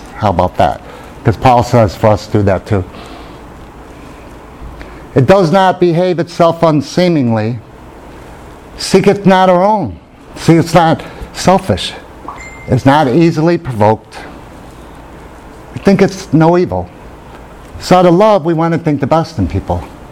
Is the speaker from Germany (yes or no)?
yes; Germany; I can't say, oh, I'm Irish, so I'm impatient, right? I'm German.